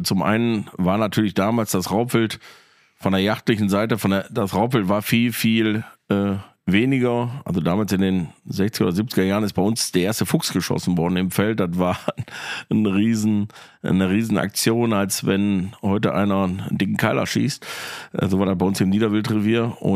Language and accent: German; Krefeld, North Rhine-Westphalia, Germany; Ich komme aus Krefeld oder wir kommen aus Krefeld, wie der Name Krefelder Fuchsfalle ja schon sagt.